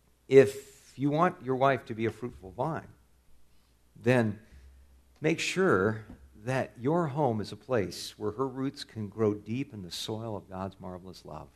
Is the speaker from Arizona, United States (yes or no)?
no; California, United States; Where I grew up in California, we had a big olive tree out in our front yard.